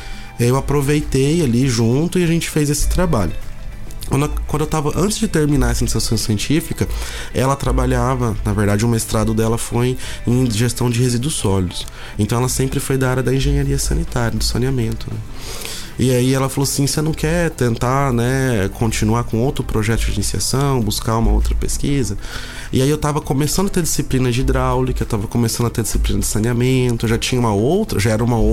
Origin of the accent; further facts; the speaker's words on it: Presidente Prudente, São Paulo, Brazil; eu sou de Presidente Prudente, uma cidade aqui perto de Londrina, cerca de 160 quilômetros.